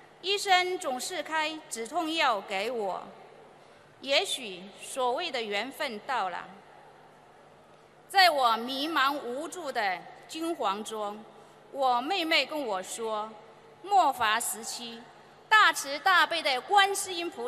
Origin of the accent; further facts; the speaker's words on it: Taiwan; 我来自台湾